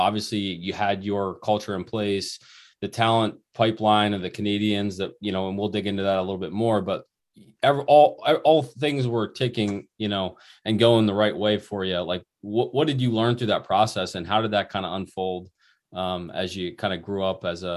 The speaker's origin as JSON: {"language": "English", "town": "Pittsburgh", "region": "Pennsylvania", "country": "United States", "said": "I'm being from Pittsburgh and being, graduating really from high school around the same time that Robert Morris program was starting"}